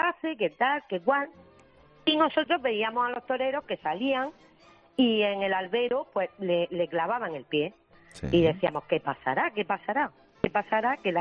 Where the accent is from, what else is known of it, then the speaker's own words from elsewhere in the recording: Murcia, Region of Murcia, Spain; soy de Murcia y aquí llueve poco